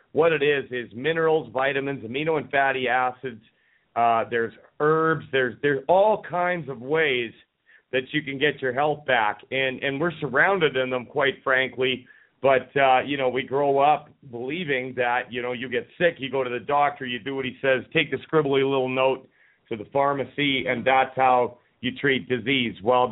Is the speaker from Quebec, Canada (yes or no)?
no; Camrose, Alberta, Canada; born there; I was born in Camrose, Alberta, and I've lived in a lot of provinces and a few states. The majority of my life has been spent in Canada. So, you know, I'm a Canadian boy at heart, but I, you know, my dad is from Chicago